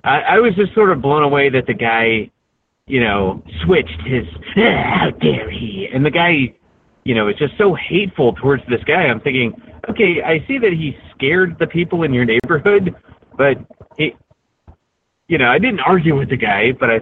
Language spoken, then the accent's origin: English; North Carolina, United States; I'm from North Carolina, where people walk around with guns all the time.